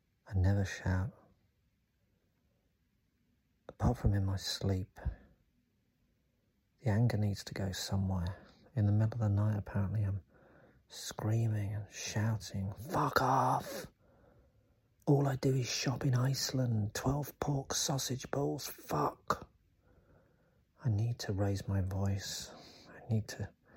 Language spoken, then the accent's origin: English; Birmingham, West Midlands, United Kingdom; I'm from Birmingham. I've moved away from these people. I don't want to go back to Birmingham